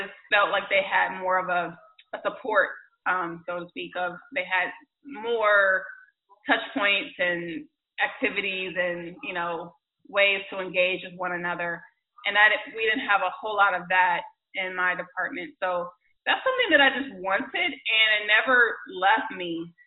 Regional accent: the South, United States; I think I had experienced, you know, the East Coast, and I'm from the South, so I just wanted a whole new experience.

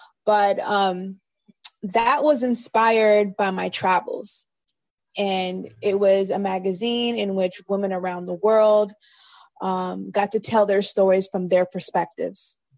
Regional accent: Los Angeles, California, United States; I come from an African family. My family is Eritrean. I was born and raised in Los Angeles. I live in LA, but I've lived in so many different places.

